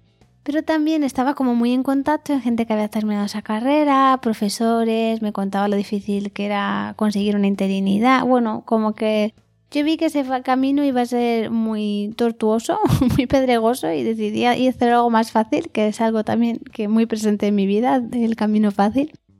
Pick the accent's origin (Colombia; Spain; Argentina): Spain; Madrid, Community of Madrid; born there; Nací en Madrid en 1983.